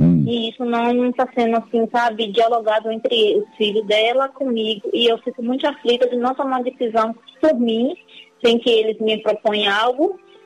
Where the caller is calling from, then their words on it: Salvador, Bahia, Brazil; De Salvador.